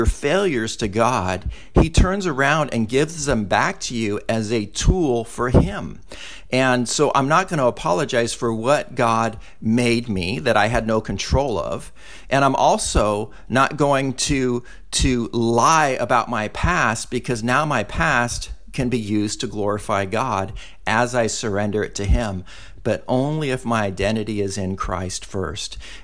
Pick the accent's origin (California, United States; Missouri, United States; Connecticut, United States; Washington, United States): California, United States; I can't apologize for being a Californian. Many people in Texas may want me to, but I can't apologize for that.